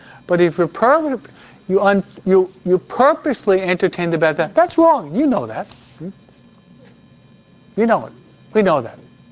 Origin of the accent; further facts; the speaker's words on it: New York, United States; It was a New Yorker, we're from New York, St. Elizabeth Ann Seton.